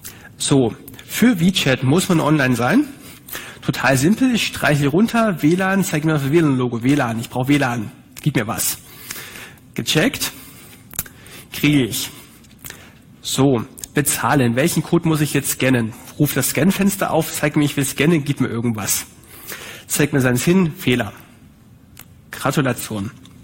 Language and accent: German; Germany; Ich bin Deutscher, für mich ist das anstrengend.